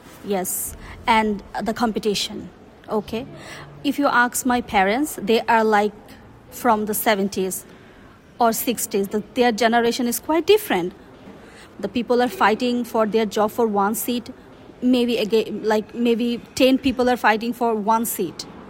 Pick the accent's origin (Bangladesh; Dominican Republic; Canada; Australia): Bangladesh; English is a second language; but where actually I'm from Bangladesh, from South Asia.